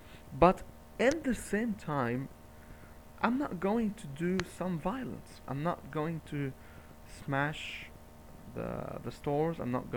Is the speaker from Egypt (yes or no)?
yes; Cairo, Cairo Governorate, Egypt; first language Arabic; English is a second language; I'm not either American or British citizen. I am Egyptian. I'm living in Cairo. And my native language is Arabic.